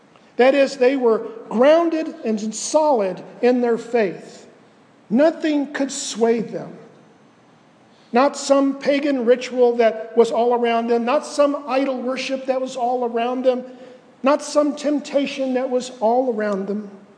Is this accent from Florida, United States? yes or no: yes; Winter Haven, Florida, United States; When I grew up in Winter Haven, over in Central Florida